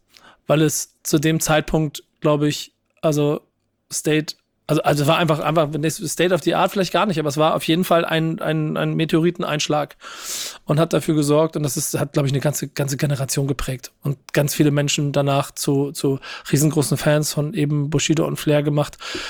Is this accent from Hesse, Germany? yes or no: no; Hamburg, Germany; wo ich als Hamburger mit Berlin noch immer ein bisschen in meinen im musikalischen, innerlichen Kämpfen war.